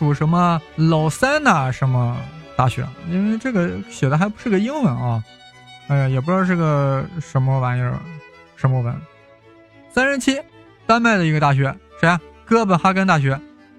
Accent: China; also born or lived in Vancouver, Canada; 我们大陆人啊

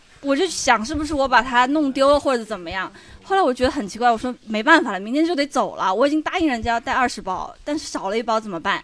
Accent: Guilin, Guangxi, China; 就是我是桂林人，然后桂林米粉

